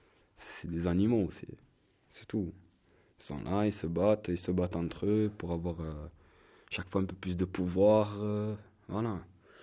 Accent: France; born there; Pour lui, je suis pas français, même si je suis né en France.

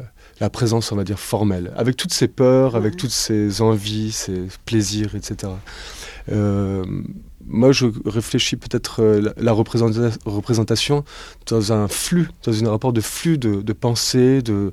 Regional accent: Switzerland; Bon, moi, je suis suisse, donc je n'ai pas du tout la même...

